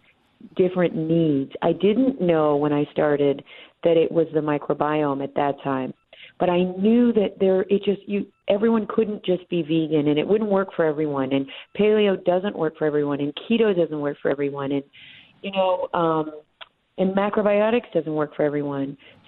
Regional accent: Appalachia, United States; I grew up very poor in the Appalachian Mountains.

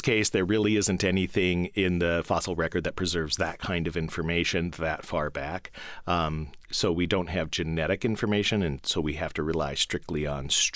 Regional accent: Wyoming, United States; I grew up in Wyoming, and part of what I wanted to do was understand these red rocks.

